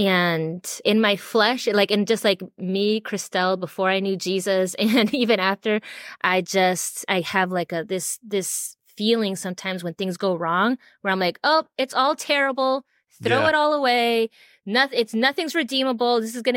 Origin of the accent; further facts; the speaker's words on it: Miami, Florida, United States; now in South Carolina, United States; And I'm not from here. I'm from Miami. So it's a completely different cultural context. But now living in South Carolina